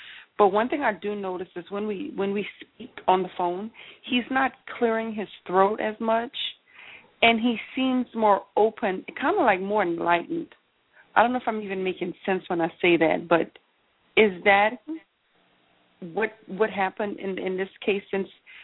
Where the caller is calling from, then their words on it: Louisiana, United States; I'm calling from Louisiana.